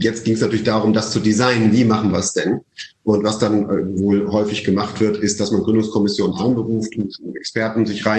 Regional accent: Leipzig, Saxony, Germany; born there; Ich bin zwar in Leipzig geboren

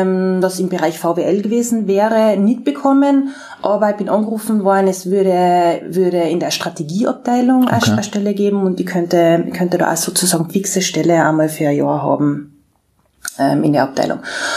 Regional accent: Austria; als Österreicherin ist es relativ schwierig, dann einfach an einer deutschen Uni, also einen Doktorvater in Deutschland zu finden.

